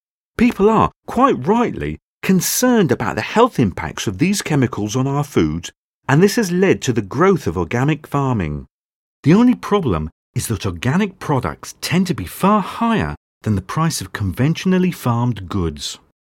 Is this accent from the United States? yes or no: no; South East England, United Kingdom; now in London, United Kingdom; Firstly, I'm not a Londoner. I grew up on my parents' farm in Kent, and every meal we ate was made using fresh produce from the fields.